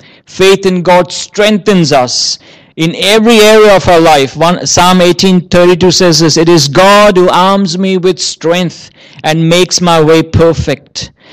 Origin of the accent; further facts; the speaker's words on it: India; growing up in India, you don't have social security.